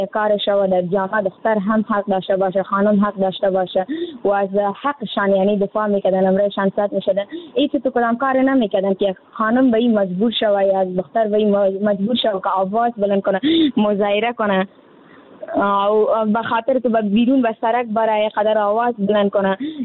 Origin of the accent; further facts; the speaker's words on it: Afghanistan; ما افغان هستیم،